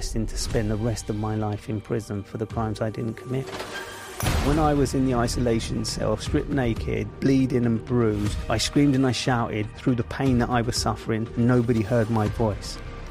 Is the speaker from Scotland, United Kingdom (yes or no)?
no; London, United Kingdom; I grew up in Southeast London, Camberwell to be precise, just at the bottom of Cold Arbor Lane, which is the kind of junction between Brixton and Camberwell before you get to Peckham.